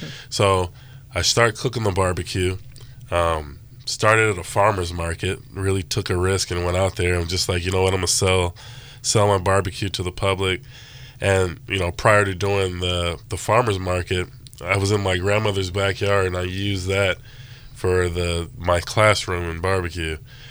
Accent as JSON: {"language": "English", "town": "Fresno", "region": "California", "country": "United States", "tie": "born or raised there", "said": "No, but yeah, you know, grew up in the Central Valley, so my family, you know, so three of my grandparents are from Ok"}